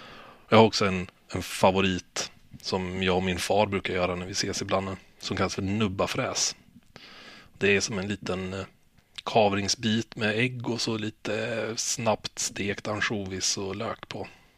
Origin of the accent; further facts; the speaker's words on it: Vimmerby, Kalmar County, Sweden; now in Örnsköldsvik, Sweden; Jag är född i Vimmerby och uppvuxen där. Tills jag flyttade till Övik för 30 år sedan snart.